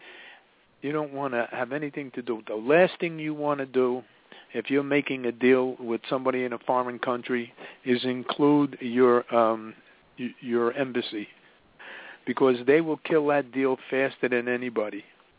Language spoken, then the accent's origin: English; New York, United States; I said, no, I'm from New York.